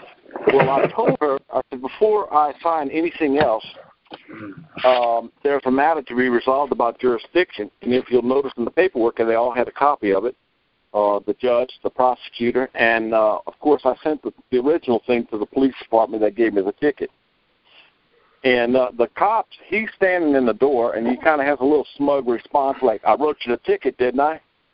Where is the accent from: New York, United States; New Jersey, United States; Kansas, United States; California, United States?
Kansas, United States; I'm from Kansas, by the way, I'm sorry.